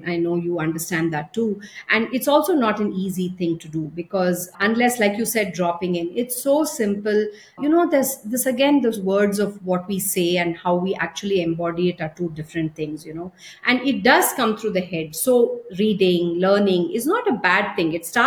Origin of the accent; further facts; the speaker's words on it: India; But then I'm an Indian mom.